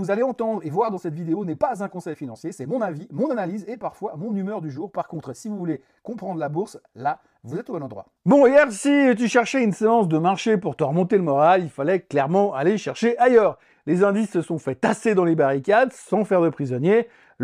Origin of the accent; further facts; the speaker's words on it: Switzerland; Oui, parce que chez nous, en Suisse, on a décidé que la gravité ne s'appliquait pas tous les jours